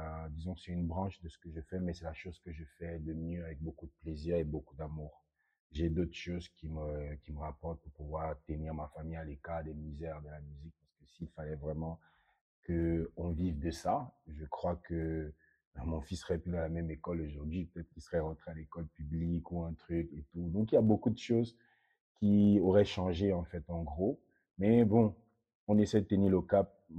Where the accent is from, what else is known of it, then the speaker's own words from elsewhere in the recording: South, Cameroon; je suis originaire du Sud et du Cameroun.